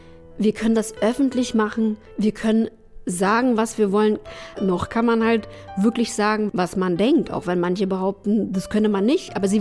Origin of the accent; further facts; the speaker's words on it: Germany; Weil ich komme ja auch noch aus einem Land, wo man das nicht so einfach konnte. Ich bin ja groß geworden in der DDR.